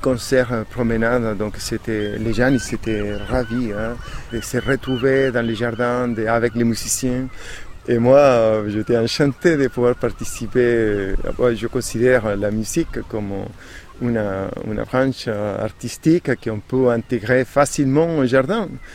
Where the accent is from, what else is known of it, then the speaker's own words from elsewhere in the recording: Chile; Voilà, je viens du Chili.